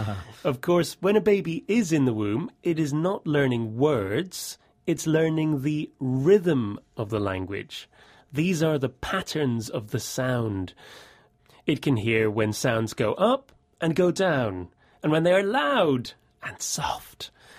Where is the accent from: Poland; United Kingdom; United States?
United Kingdom; Scotland; accent: Scottish; I have a soft Scottish accent because I'm from Scotland.